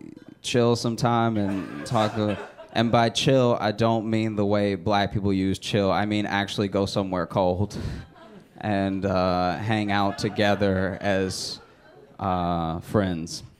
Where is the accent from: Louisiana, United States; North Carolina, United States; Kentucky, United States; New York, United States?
Louisiana, United States; Alexandria; And I grew up in Alexandria, Louisiana, which if you've never been there, don't know what it is, you're doing fine.